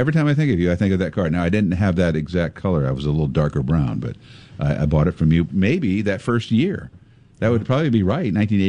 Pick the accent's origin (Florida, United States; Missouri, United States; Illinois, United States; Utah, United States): Illinois, United States; Pekin; Well, but my memory is I grew up in Pekin, and so my dad did a lot of business at those dealerships down there.